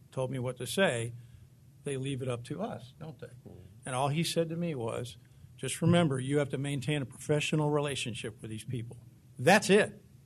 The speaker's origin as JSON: {"language": "English", "town": "Louisville", "region": "Kentucky", "country": "United States", "tie": "born or raised there", "said": "Kaywood's the guy I grew up with in Louisville. I was a baseball nut."}